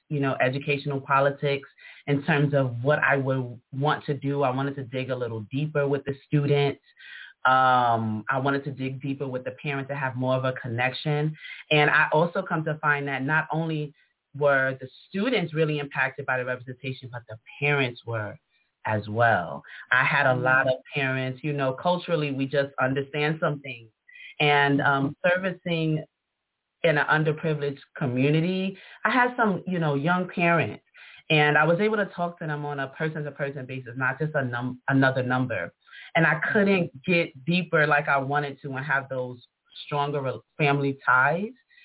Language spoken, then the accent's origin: English; New York City, New York, United States; growing up in Harlem where we're like black Mecca, you know what I mean? I'm surrounded by my people all day.